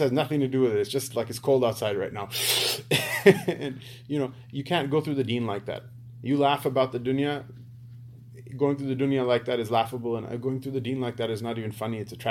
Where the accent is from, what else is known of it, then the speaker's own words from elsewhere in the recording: Pakistan; Because we're Pakistani, right? All Pakistanis go to Jannah, right?